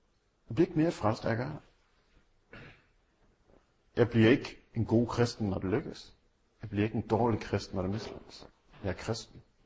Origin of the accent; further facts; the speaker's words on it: Central Denmark Region, Denmark; Som vestjyder, så ved man ikke, at det ikke er en motorvej.